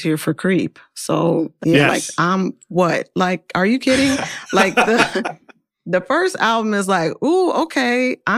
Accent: Oakland, California, United States; Atlanta was alive, but I'm from Oakland, so nothing compares.

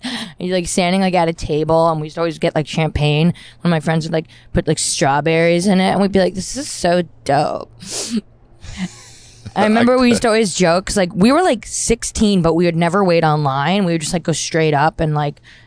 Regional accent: New York, United States; I grew up, my parents live on the Upper East Side. And then I grew up also out in Long Island because I'm from a huge family.

